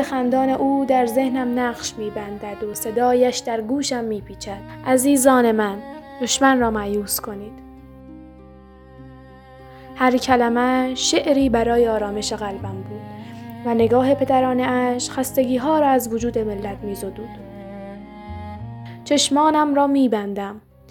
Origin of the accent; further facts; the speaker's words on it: Iran; مهم این است که ما ایرانی هستیم.